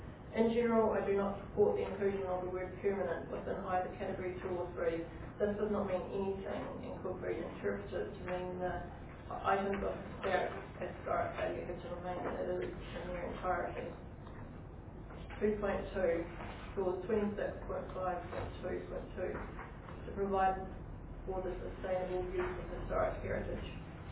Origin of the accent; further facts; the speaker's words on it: Invercargill, Southland, New Zealand; I'm originally from Invercargill and have holidayed in the district for 44 years. I have been permanently living in the district for the last 15 years.